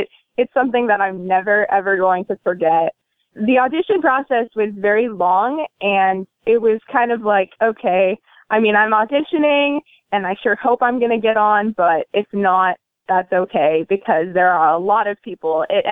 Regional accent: San Luis Obispo, California, United States; I am from San Luis Obispo, California. Born here and grew up here my whole life. And I'm in love with this community.

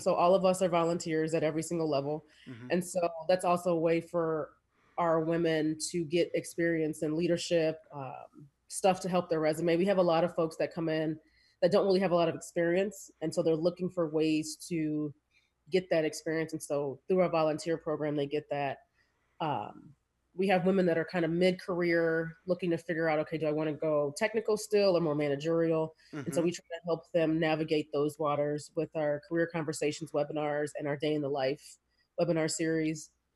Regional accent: Virginia, United States; So, I'm from Northern Virginia.

